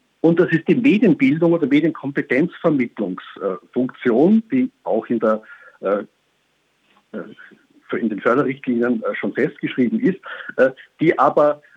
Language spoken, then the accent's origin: German; Austria; wie es bei uns in Österreich heißen